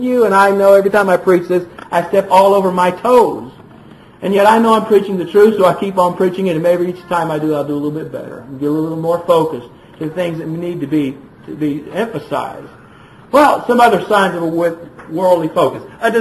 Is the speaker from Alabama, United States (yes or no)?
yes; Alabama, United States; in the congregation where I was raised in Alabama, 98% of the conversation was about Alabama and Auburn.